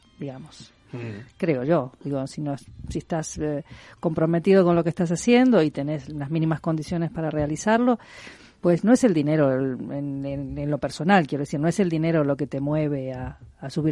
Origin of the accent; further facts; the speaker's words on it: Argentina; lo digo yo como argentina